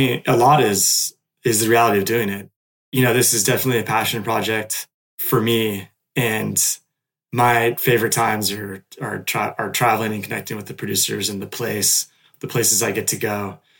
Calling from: France; I'm speaking from France.

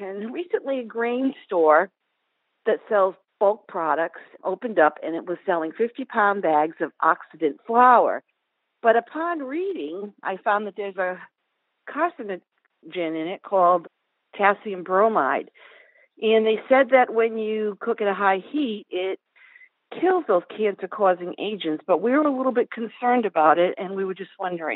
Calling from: Massachusetts, United States; I'm from the Southern Berkshires in Western Mass.

